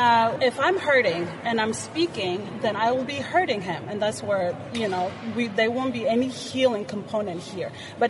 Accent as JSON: {"language": "English", "country": "South Sudan", "lives_now": "United States", "said": "And I'm South Sudanese American, been here for 21 years, and I'm coming from Pennsylvania."}